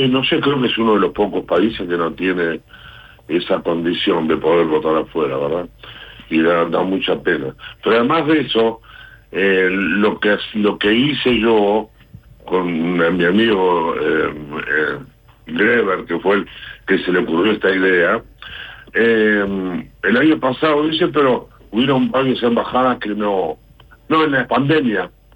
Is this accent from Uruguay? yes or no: yes; Uruguay; Y realmente yo estuve afuera y allá afuera somos todos uruguayos cuando estamos